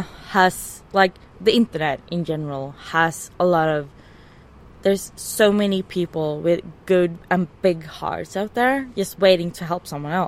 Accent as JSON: {"language": "English", "country": "Sweden", "said": "And since I come from Sweden, I would probably bring someone from Sweden and talk Swedish with that person"}